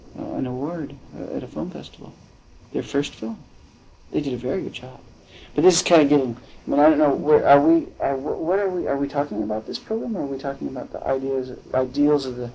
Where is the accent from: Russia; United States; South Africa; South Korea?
Russia; Siberia; Yeah, I mean, stuff that we come from Siberia, you know, ABC just had a Siberian program on